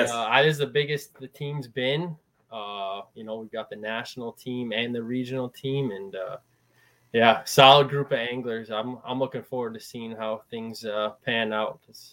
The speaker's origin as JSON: {"language": "English", "region": "Connecticut", "country": "United States", "tie": "born or raised there", "said": "So I'm from Eastern Connecticut."}